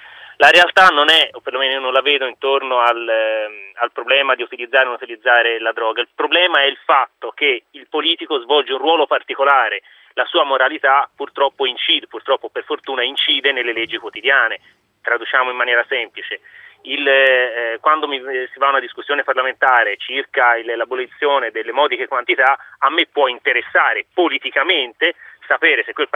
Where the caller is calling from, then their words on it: Florence, Tuscany, Italy; Infatti vengo da Firenze, ma insomma comunque